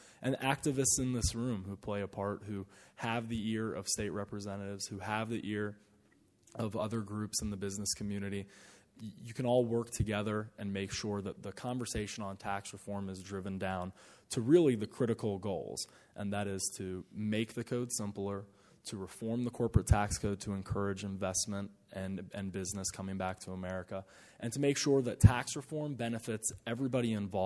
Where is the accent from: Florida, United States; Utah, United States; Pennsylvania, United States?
Florida, United States; He has already introduced with Senator Marco Rubio from my home state of Florida a tax plan that is pro-growth